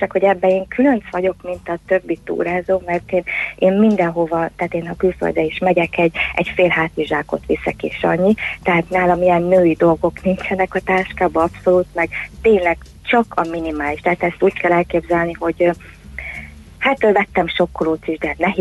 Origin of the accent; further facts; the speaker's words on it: Budapest, Hungary; tehát én pesti vagyok, és akkor Pesten aludtam magamnál.